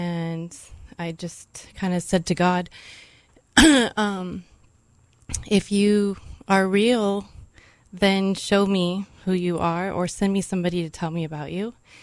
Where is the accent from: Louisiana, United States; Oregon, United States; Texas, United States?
Oregon, United States; Sisters; I grew up in Central Oregon. So I went to high school in Sisters, Oregon, and spent time in Bend, Oregon.